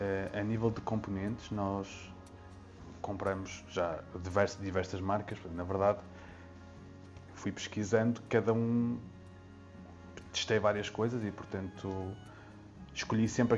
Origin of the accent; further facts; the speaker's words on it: Porto, Norte, Portugal; now in Lisbon, Portugal; Eu sou do Porto, não sou de Lisboa. Vim com muitas pessoas, depois, especialmente a área de informática, para Lisboa trabalhar.